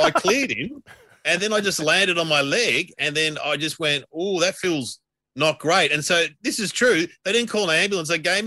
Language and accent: English; Melbourne, Victoria, Australia; Well, I mean, I'm from Melbourne and we say lockdown